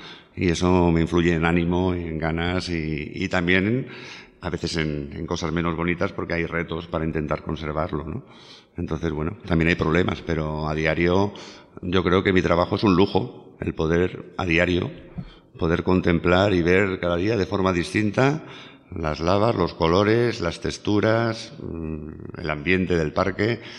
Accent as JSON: {"language": "Spanish", "town": "Segovia", "region": "Castile and León", "country": "Spain", "tie": "born or raised there", "lives_now": "Canary Islands, Spain", "said": "Yo nací en Segovia, en Castilla, León. Llevo muchos años viviendo en Canarias, aunque tengo muchos buenos recuerdos de mi etapa de infancia en esa ciudad."}